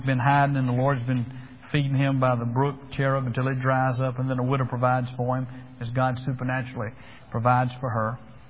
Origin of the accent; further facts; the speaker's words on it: Greensboro, Georgia, United States; Back in my hometown of Greensboro, Georgia, the story is told that back in the 50s, there was a drought